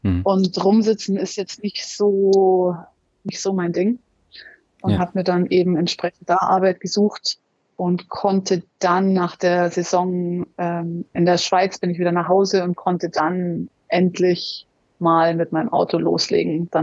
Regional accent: Munich, Bavaria, Germany; als echtes Münchner Kind. Ich bin in München geboren

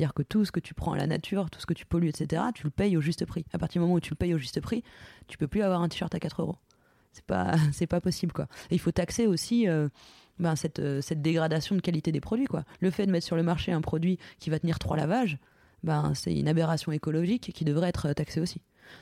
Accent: Grand Est, France; Je suis de Lorraine, où si tu vas dans le nord ou dans le nord-est, c'est quand même un bassin qui a été laminé par le départ de ces industries textiles.

